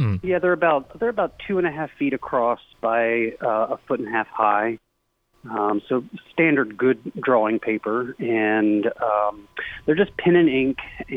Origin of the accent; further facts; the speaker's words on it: Ohio, United States; now in Birmingham, United States; I've been here for 30 years. I'm originally from Ohio.